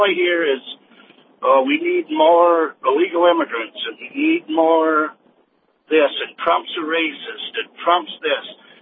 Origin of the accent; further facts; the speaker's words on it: Minnesota, United States; And I think, I'm from Minnesota, and our state does not vote the right way.